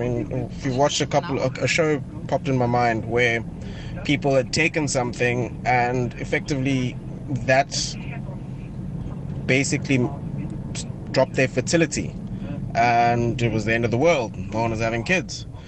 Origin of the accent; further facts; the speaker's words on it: Western Cape, South Africa; from the Western Cape.